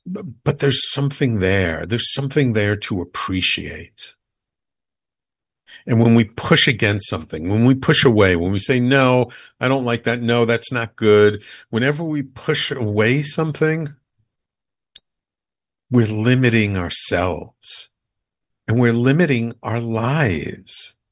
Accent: New York City, New York, United States; I mean, I'm native New York. I grew up in the Bronx. I've been living in Manhattan now for over 35 years. So I'm a real city boy at heart.

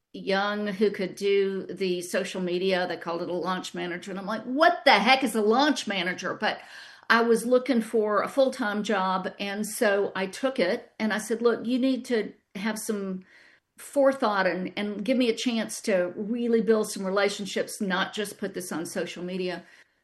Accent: Atlanta, Georgia, United States; I grew up in Atlanta, so I am a Georgian.

